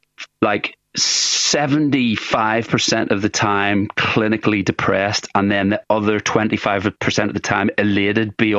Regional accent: Ireland; The amount of money you could make just being Irish and playing in Irish bars was insane.

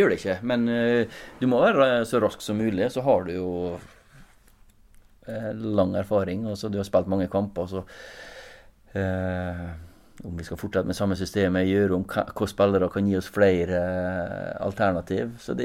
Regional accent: Møre og Romsdal, Norway; når jeg vokste opp i Klausenenga

